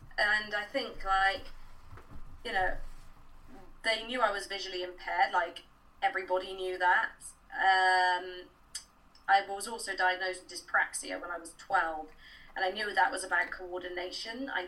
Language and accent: English; Bristol, South West England, United Kingdom; I grew up in Bristol.